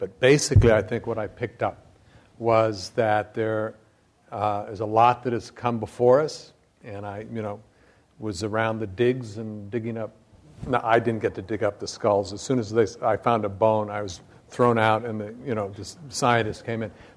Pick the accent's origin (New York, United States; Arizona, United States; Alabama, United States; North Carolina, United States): Arizona, United States; Flagstaff; I grew up in Flagstaff, Arizona.